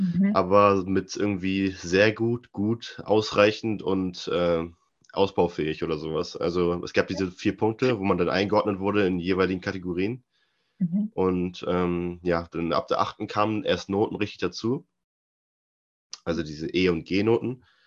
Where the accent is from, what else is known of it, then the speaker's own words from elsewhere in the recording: Hamburg, Germany; ich bin 19 Jahre alt. Ich komme aus Hamburg und habe hier auch mein Abitur gemacht.